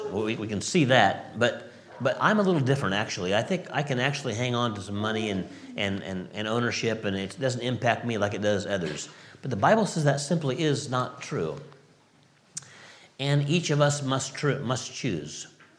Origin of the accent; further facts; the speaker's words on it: California, United States; I grew up in California in the United States, and it's a fairly warm climate.